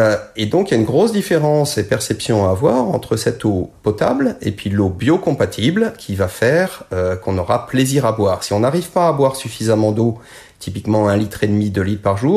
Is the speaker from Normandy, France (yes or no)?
yes; Normandy, France; j'ai grandi en Normandie, dans une belle propriété familiale